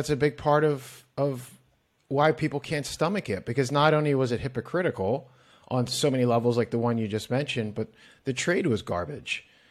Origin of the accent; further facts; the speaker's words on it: Philadelphia, Pennsylvania, United States; You know, I'm from Philadelphia, and it's a sports obsessed city, and we've had a really good fall.